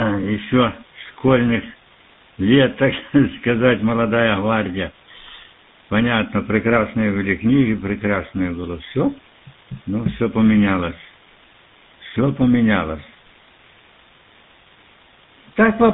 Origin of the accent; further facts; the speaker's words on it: Volyn Oblast, Ukraine; я с Украины, Волынская область.